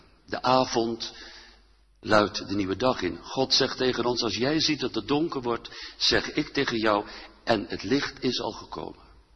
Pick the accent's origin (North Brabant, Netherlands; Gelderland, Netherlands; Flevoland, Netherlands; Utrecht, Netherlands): Gelderland, Netherlands; Ik heb dat als herinnering van de Veluwse boerderij waar ik opgroeide.